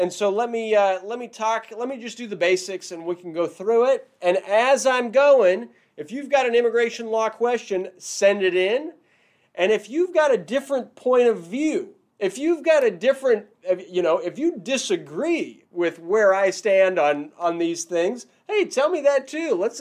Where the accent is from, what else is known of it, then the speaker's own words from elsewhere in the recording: California, United States; I'm from the Ninth Circuit. I'm from California.